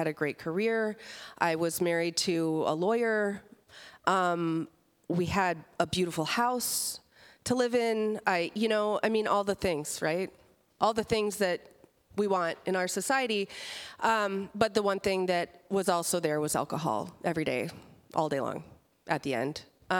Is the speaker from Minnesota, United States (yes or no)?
yes; International Falls, Minnesota, United States; Oh, I'm from International Falls. So anyway, a long way from home.